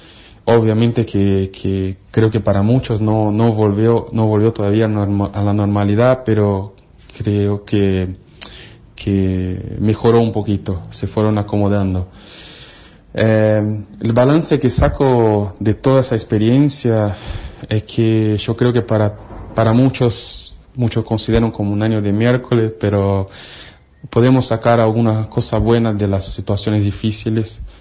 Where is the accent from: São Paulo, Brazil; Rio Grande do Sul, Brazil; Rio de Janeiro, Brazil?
São Paulo, Brazil; Spanish is a second language; soy natural de Brasil, específicamente São Paulo